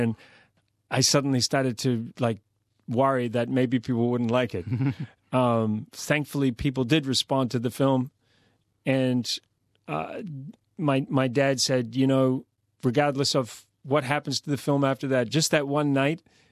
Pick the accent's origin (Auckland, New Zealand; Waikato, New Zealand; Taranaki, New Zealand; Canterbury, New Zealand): Canterbury, New Zealand; Christchurch; And when the film played in Christchurch, my hometown, We had 900 people packed into this theater in my hometown